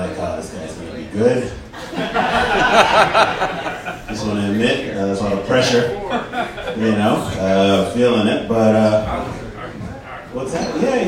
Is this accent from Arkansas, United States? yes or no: no; Boston, Massachusetts, United States; I know these are New York guys. I'm actually from Boston.